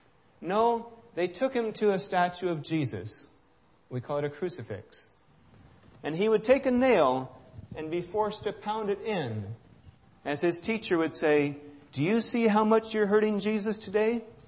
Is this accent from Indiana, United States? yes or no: yes; Indiana, United States; I came from Indiana. If you don't know, that's why I'm picking on the Hoosiers.